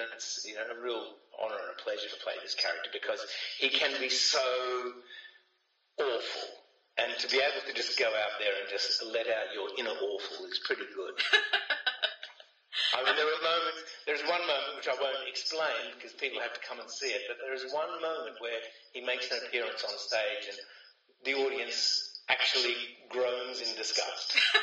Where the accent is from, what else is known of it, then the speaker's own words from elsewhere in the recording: Albury, New South Wales, Australia; You're definitely in my hometown. I'm an Albury boy.